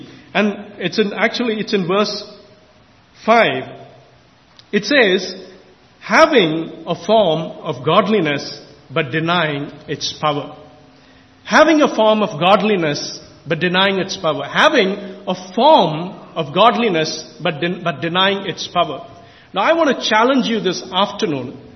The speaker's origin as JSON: {"language": "English", "town": "Chennai", "region": "Tamil Nadu", "country": "India", "tie": "born or raised there", "said": "I grew up in Chennai in India"}